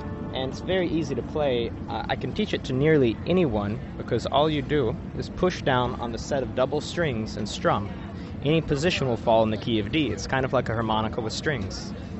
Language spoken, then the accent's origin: English; North Carolina, United States; I'm from North Carolina